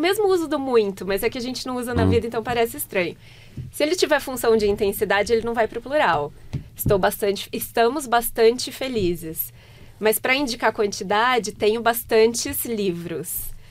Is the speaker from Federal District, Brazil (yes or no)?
no; Minas Gerais, Brazil; Na região, eu sou de Minas Gerais, eu venho do sul de Minas, todo mundo fala muita dó.